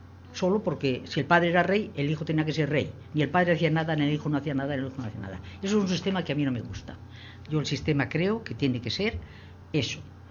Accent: La Peraleja, Castilla-La Mancha, Spain; Mi pueblo fue una cosa muy específica, algo que no se da con mucha facilidad. Y es

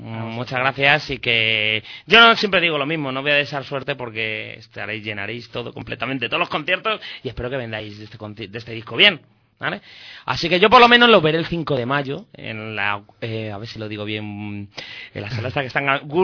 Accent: Madrid, Community of Madrid, Spain; Oye, a ver, que estamos en Vallecas, ¿verdad? Nosotros somos vallecanos, ¿eh?

